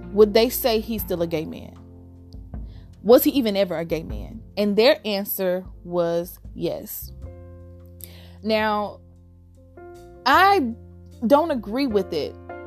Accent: Gulfport, Mississippi, United States; now in Huntsville, United States; I'm from Gulfport, Mississippi. I live in Huntsville, Alabama. I'm a Southern girl, but I hate the South.

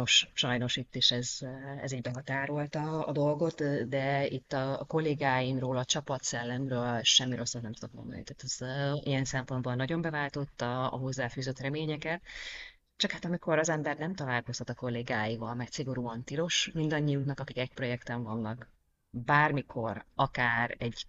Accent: Hungary; first language Hungarian; now in Netherlands; Magyar vagyok Hollandiában, de én Magyarországon is elég sokat atipikusnak éreztem magam

